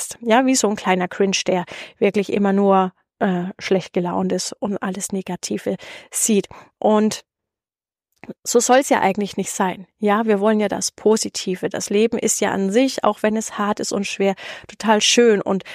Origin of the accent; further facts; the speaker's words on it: Germany; wir es ja als Deutsche